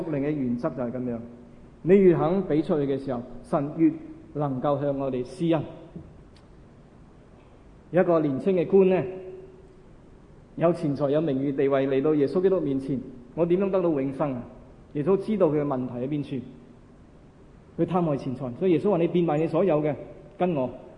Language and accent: Chinese; Hong Kong; 那很啱我们香港人听